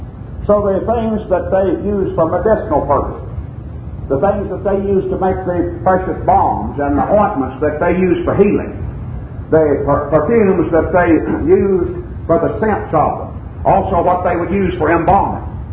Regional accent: Texas, United States; But the geography of my home country in Texas is very much like that of the Bible land.

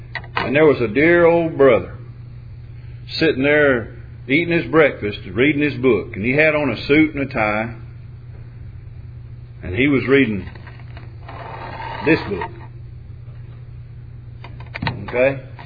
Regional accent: Arkansas, United States; but we're from Arkansas, and people accuse us of being Razorback fans regardless.

